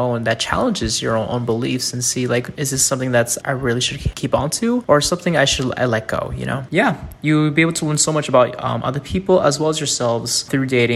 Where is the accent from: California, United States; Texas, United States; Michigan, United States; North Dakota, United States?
California, United States; I'm from California.